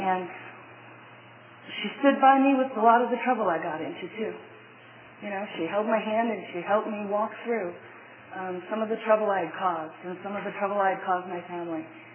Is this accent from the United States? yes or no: yes; Wisconsin, United States; And so when I was growing up in Wisconsin, and when I first was old enough to make a conscious decision to drink alcohol